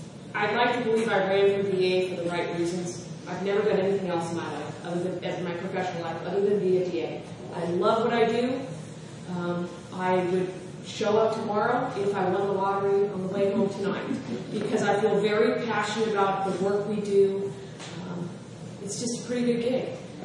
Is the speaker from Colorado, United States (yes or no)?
no; Sacramento, California, United States; I grew up in Sacramento. I grew up down in the Arden area. I come from a big family.